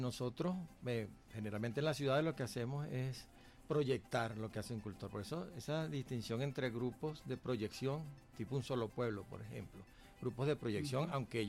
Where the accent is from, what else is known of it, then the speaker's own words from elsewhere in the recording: El Tigre, Anzoátegui, Venezuela; por allá donde yo me crié, en el Tigre, en esas sabanas